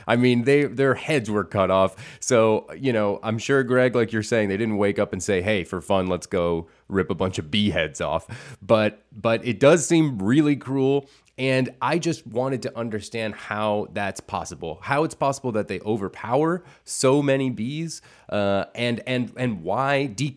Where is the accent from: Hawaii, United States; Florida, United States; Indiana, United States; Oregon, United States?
Florida, United States; I was brought up in South Florida, and actually my boss was an alligator.